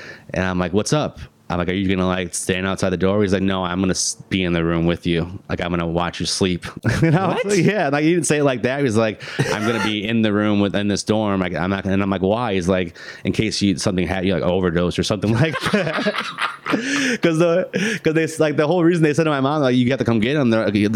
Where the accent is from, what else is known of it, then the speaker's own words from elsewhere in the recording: Illinois, United States; I call it pop because I'm from Illinois.